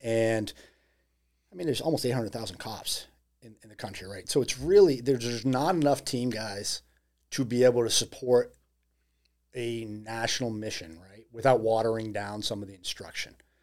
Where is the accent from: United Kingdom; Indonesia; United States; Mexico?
United States; Massachusetts; why don't we start with Massachusetts? It's my hometown.